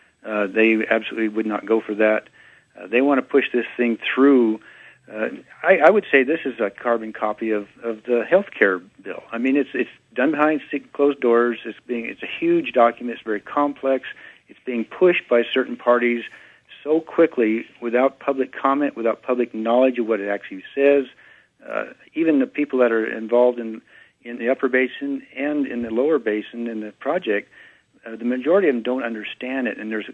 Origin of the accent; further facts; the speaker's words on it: Oregon, United States; I was born and raised in Rogue Valley myself. I spent the first 20, 25 years of my life there, and I still have family and friends there.